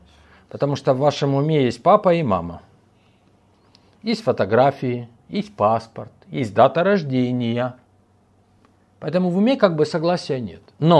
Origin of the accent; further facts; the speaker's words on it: Odesa, Odesa Oblast, Ukraine; born there; Вообще, мои родители родились в Хмельницком. А я родился в Одессе.